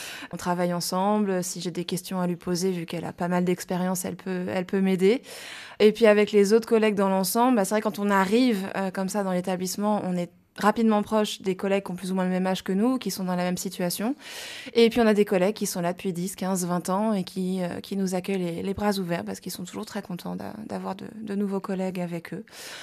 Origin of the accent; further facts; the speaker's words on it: Île-de-France, France; now in Dreux, France; Alors moi j'ai fait mes études à Tours et je suis originaire à la base de la région parisienne. Et comment je suis arrivée à Dreux en Eure-et-Loire ?